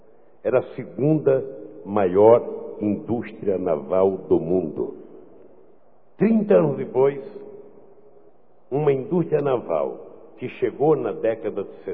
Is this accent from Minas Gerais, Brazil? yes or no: yes; Minas Gerais, Brazil; E como mineira, silenciosamente estava trabalhando